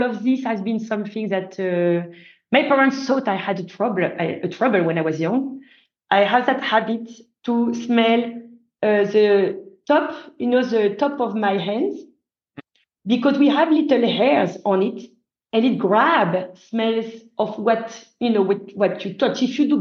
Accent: Tourcoing, Hauts-de-France, France; also born or lived in Belgium; I did grow in north of France, in a little town called Tourcoing. And the houses in front of my parents' house, or where I did grow until I went to the engineer school, were in Belgium.

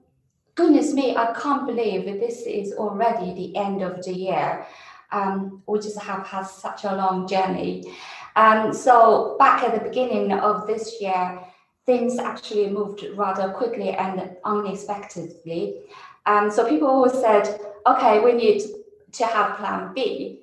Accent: Wuhan, Hubei, China; But as I said, I'm from Wuhan and I heard all the news and also hold all the important information about how this disease could spread very quickly

